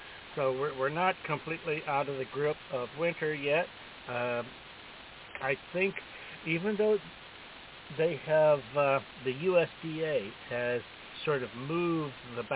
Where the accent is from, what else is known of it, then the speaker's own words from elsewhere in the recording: Illinois, United States; when I think about my hometown, it's in the area very close to where Bob Heil started out in Marissa, Illinois, down there close to St. Louis.